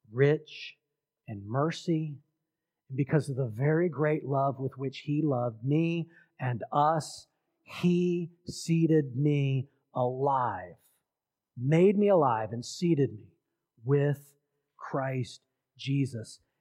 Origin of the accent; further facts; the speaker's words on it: Washington, District of Columbia, United States; born there; also born or lived in Fairfax County; I'm white, I'm male, I'm an American, born in Washington, D.C. That's got to put me at the top of being American. Born at Washington Hospital Center where they take presidents.